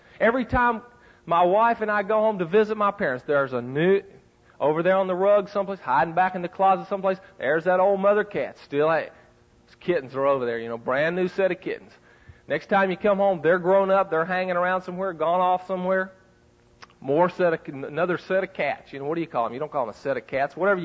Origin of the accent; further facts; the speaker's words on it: West Virginia, United States; I'm from West Virginia, kind of a famous cat in West Virginia.